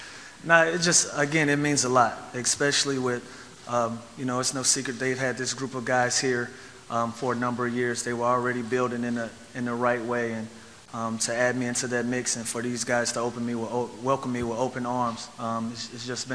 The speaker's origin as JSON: {"language": "English", "town": "Atlanta", "region": "Georgia", "country": "United States", "tie": "born or raised there", "said": "You know, my first year in Atlanta, I was in my hometown."}